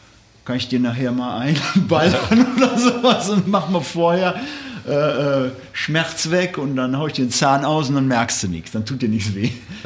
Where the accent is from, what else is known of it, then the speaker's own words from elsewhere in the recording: Oberpleis, North Rhine-Westphalia, Germany; Also ich bin in Oberpleis geboren und aufgewachsen